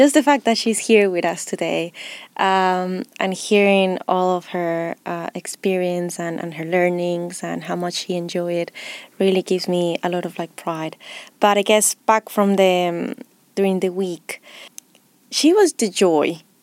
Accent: Colombia; Right. So I am from Colombia.

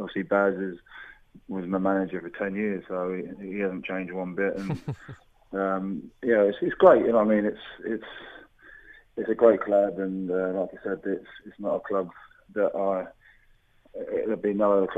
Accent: Norwich, East of England, United Kingdom; I played at Norwich, where my hometown is, and I played now at London Road against the Posh.

